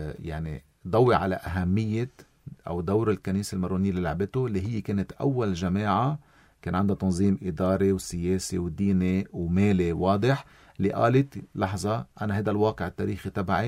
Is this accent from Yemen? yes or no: no; Lebanon; نحن كلبنانيين